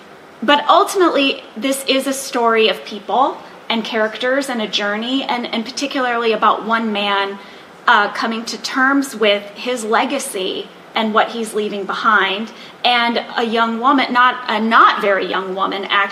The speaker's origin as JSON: {"language": "English", "town": "St. Louis", "region": "Missouri", "country": "United States", "tie": "born or raised there", "also_born_or_lived": "Fort Wayne, Indiana", "said": "I was born in Fort Wayne, Indiana, and I was raised in St. Louis, Missouri."}